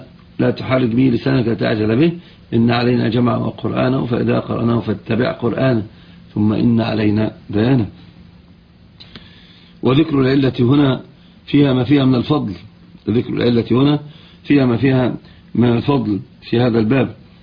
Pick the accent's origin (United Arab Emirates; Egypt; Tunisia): Egypt; والصعيد عندنا في مصر هم يعني اكثر ناس يفعلون الوشم وغرز الابر